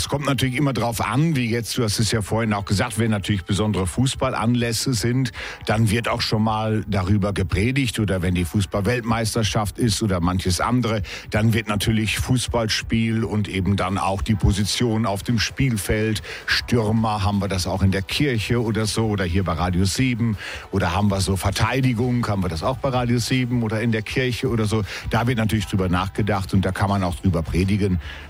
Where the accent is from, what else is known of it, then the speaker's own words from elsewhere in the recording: Northern Germany, Germany; Ich komme ja aus Norddeutschland